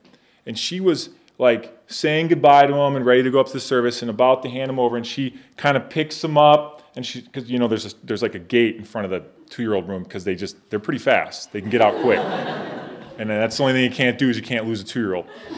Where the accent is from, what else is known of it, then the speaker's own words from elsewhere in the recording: Illinois, United States; But I grew up in Illinois, in suburban Chicago, and I started going to a church there, and the church is in Naperville, Illinois